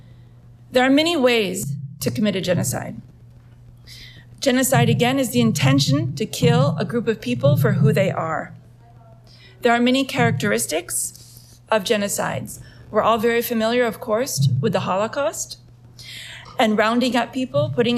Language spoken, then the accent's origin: English; United States; in my case as an American, my government